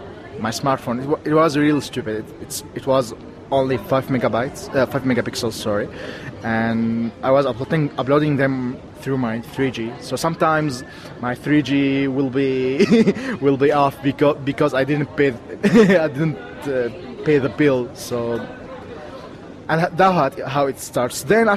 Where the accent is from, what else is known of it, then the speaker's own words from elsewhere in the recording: Aleppo, Aleppo Governorate, Syria; I'm from Aleppo, 25 years old.